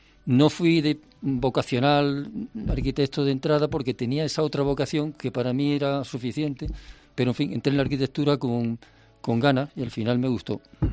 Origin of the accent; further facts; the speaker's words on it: Jaén, Andalusia, Spain; mi padre y mi madre no eran de Jaén ninguno, y sin embargo, digamos, los dos se afianzaron en esta tierra y todos somos de Jaén, y sin embargo seguimos pensando que tenemos un origen poco en Cantabria, que es donde padre y abuelo de mi madre eran de allí